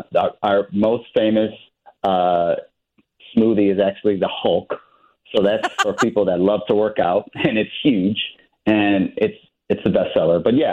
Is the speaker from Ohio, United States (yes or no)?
no; Lincolnwood, Illinois, United States; we grew up in Lincolnwood.